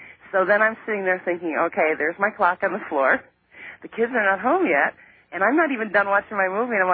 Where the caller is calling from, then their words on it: Christopher, Illinois, United States; from Christopher.